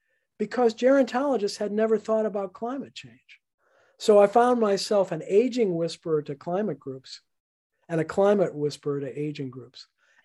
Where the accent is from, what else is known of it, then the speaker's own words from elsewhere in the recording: New Orleans, Louisiana, United States; I was born and raised in New Orleans. I think of New Orleans as a place that I have special attachment to.